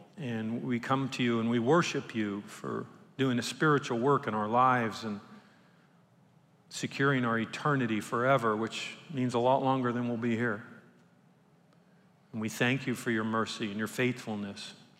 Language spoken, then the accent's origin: English; United States; And I say that as an American, because we live in a great country.